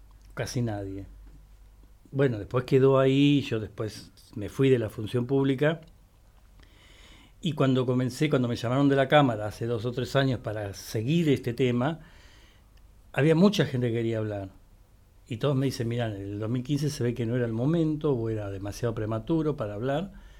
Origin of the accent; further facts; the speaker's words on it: Viedma, Río Negro, Argentina; soy de acá de Viedma y de chico escuchaba cosas que pasaban en la lobería.